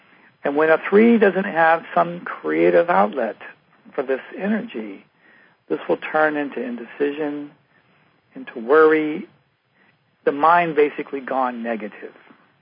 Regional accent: Tampa, Florida, United States; now in California, United States; I grew up in Florida. In Florida, in Tampa, it would rain every day around 4:30 every single day

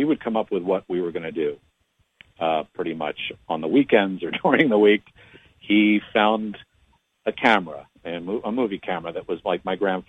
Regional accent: Pennsylvania, United States; And so I grew up in Bucks County.

